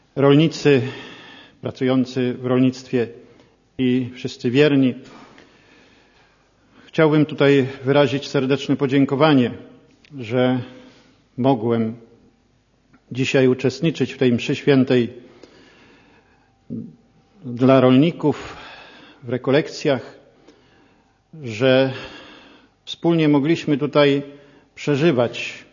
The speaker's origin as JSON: {"language": "Polish", "region": "Łódź Voivodeship", "country": "Poland", "said": "pochodzę akurat z terenu rolniczego, spod Łodzi, gdzie nazywają tam wszystkich badylarzami"}